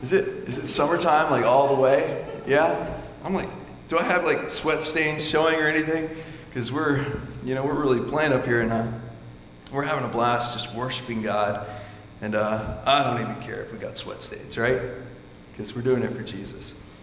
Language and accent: English; Japan; I grew up in Japan, was a missionary kid there